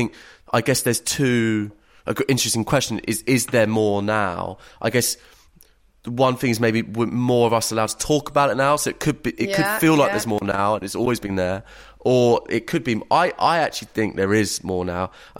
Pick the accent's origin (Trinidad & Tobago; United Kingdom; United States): United Kingdom; England; I think as a English middle class man, which I always struggle to define myself as, I still feel like a boy.